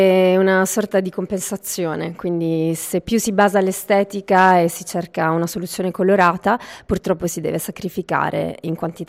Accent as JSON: {"language": "Italian", "town": "Bari", "region": "Apulia", "country": "Italy", "also_born_or_lived": "England", "moved": "as an adult", "lives_now": "Switzerland", "said": "Io sono italiana, sono di Bari. Dunque, sono arrivata in Svizzera dopo un bel percorso in Inghilterra, dove ho fatto un dottorato, postdoc, anni di ricerca, e poi è arrivata la chiamata da Neuchâtel"}